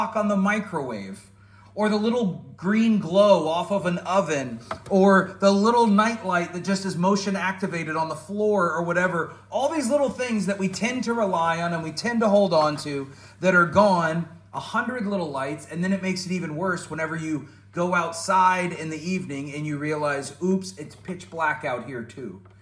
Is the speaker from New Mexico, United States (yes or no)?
no; Florida, United States; Growing up in Florida, I got kind of used to it.